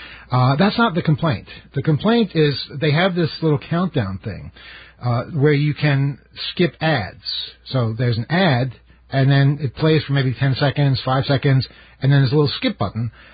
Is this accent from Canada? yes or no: no; Jamaica, New York, United States; When I was a kid, growing up in Jamaica, the one in Queens